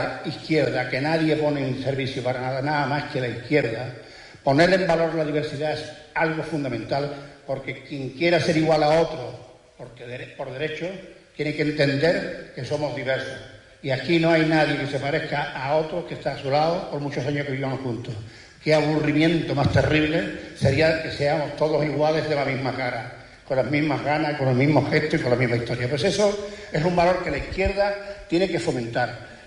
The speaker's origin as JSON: {"language": "Spanish", "town": "Seville", "region": "Andalusia", "country": "Spain", "said": "Yo soy un sevillano con raíces onubenses. Mi madre vivió muchos años y nació en Moguer, a un pueblo al que yo quiero un montón, que voy mucho menos porque apenas tengo familia."}